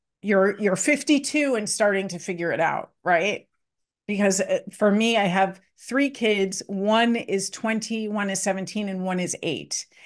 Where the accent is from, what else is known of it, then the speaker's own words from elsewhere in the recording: Chicago, Illinois, United States; moved away as an adult; now in New York, United States; I came to New York by myself. I grew up in Chicago.